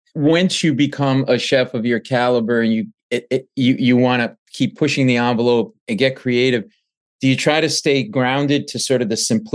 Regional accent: Providence, Rhode Island, United States; moved away; I'm Italian. I grew up in Providence, Rhode Island. Never appreciated what Johnson and Wales was until I moved away

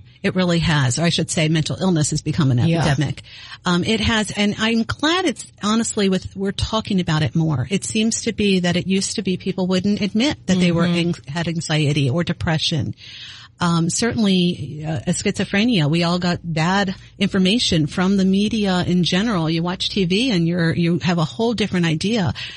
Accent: East Coast, United States; now in St. Louis, United States; I realized I had such a community of family here in St. Louis. I'm from the East Coast.

